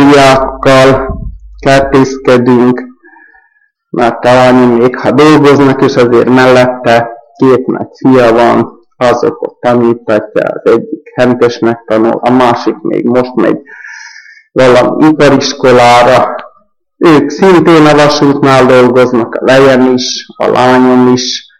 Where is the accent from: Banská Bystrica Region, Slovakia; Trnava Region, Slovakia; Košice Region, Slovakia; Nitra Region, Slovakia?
Nitra Region, Slovakia; Štúrovo; születtem kicsimben, ez 8 kilométerre Stúrovó volt, de egész pici koromtól Stúrovóban nevelkedtem, úgyhogy talán már itt is fogok meghalni a gyerekeimmel